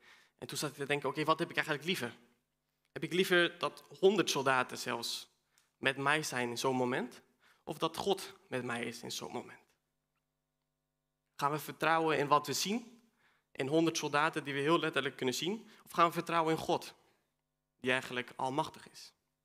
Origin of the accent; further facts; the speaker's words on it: Chile; now in Netherlands; Ik ben 24. Mijn vader is Chileen, mijn moeder Nederlander. Opgegroeid in Chili.